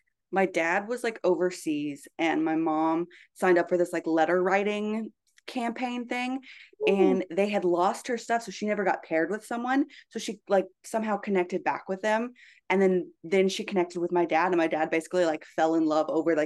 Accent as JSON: {"language": "English", "region": "North Carolina", "country": "United States", "tie": "born or raised there", "said": "But I grew up in North Carolina, like college basketball is huge there."}